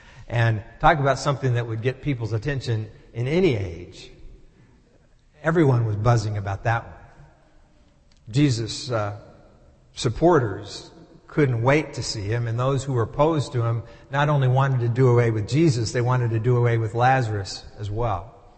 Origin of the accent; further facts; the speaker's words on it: Dallas, Texas, United States; I grew up in Dallas, and the first parade I remember going to was the Cotton Bowl Parade on New Year's Day.